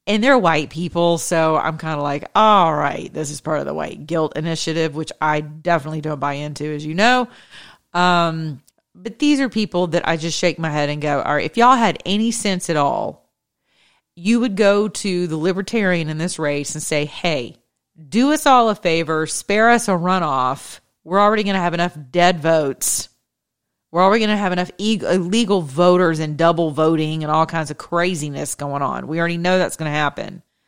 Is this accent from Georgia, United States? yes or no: yes; Georgia, United States; Since I'm from the Peach State, I would say yes.